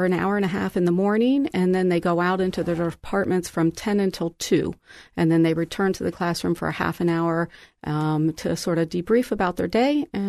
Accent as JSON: {"language": "English", "region": "Pennsylvania", "country": "United States", "said": "I was not able to get the program implemented in my home state of Pennsylvania."}